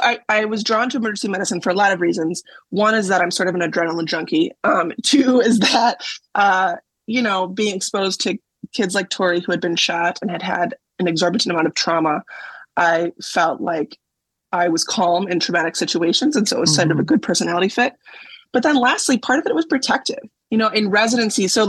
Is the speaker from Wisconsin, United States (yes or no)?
yes; Wisconsin, United States; also born or lived in Baltimore / Boston; Yeah, I think I'm from Wisconsin.